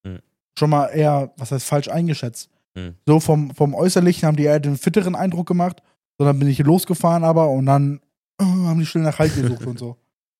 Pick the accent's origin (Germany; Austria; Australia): Germany; Münster, North Rhine-Westphalia; Ich bin Münsteraner